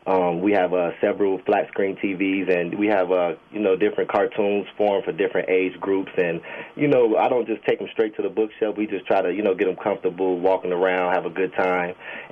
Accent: Chicago, Illinois, United States; Well, obviously I'm from Chicago, you know, with the name Chicago Cuts.

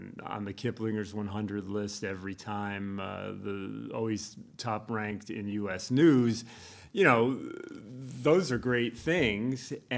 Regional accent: Wisconsin, United States; And when people learn I'm from Wisconsin and in higher education, they have a lot of questions.

